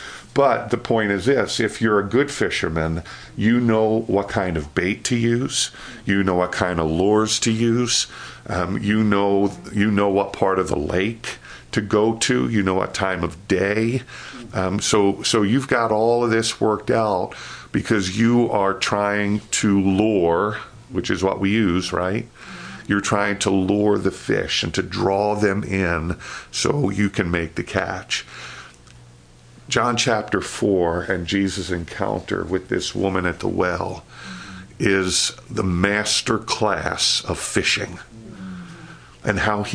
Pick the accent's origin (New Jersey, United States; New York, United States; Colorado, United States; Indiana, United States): New York, United States; I grew up in Queens, New York, so there's not much fishing around the streets of Queens.